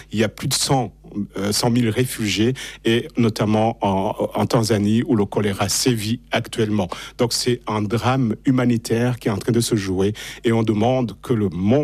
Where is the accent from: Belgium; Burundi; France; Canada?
Burundi; On est tous des Burundais.